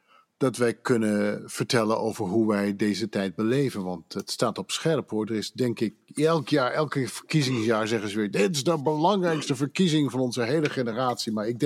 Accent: Netherlands; En ja, we hebben toch als Nederlanders die hier lang al wonen, toch een uniek inkijkje in, vind ik.

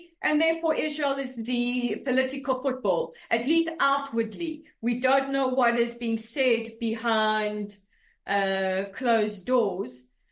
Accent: South Africa; as a South African

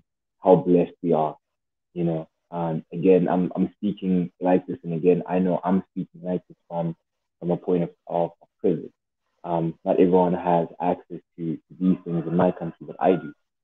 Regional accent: Zimbabwe; You know, I'm from Zimbabwe, right?

